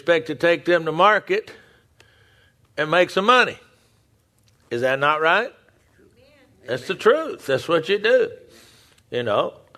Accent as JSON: {"language": "English", "region": "Texas", "country": "United States", "said": "I'm being from Texas, I know a little bit about the cattle business"}